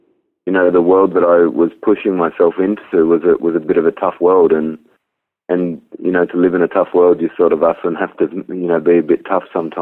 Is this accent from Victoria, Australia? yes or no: yes; Melbourne, Victoria, Australia; born there; also born or lived in Sydney; I was born initially in Melbourne, in Victoria, and raised, you know, by my mum and my stepfather until I was in Sydney.